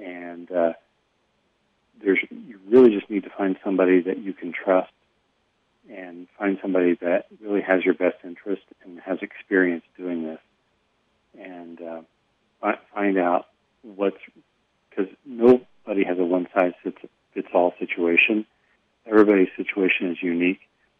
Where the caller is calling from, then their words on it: Phoenix, Arizona, United States; I'm actually calling from Phoenix today.